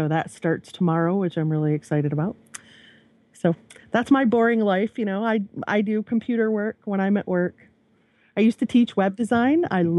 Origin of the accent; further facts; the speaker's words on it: Michigan, United States; I'm from Michigan, so this hot, humid weather about kills me.